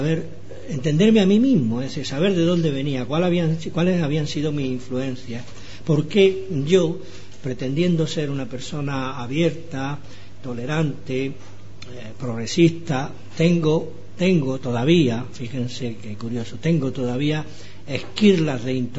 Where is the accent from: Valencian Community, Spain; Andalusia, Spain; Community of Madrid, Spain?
Community of Madrid, Spain; Madrid; Yo soy madrileño, podría haber aprovechado la coyuntura para ir a Madrid gratis.